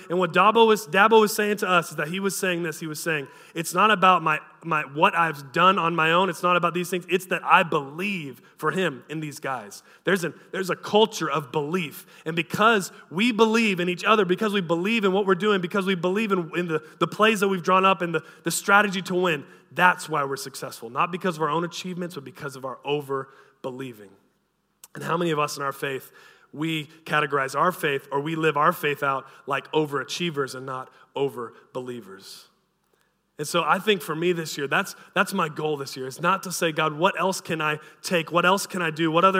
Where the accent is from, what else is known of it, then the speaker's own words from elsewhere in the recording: United States; All right, I'm an American, so American football coach.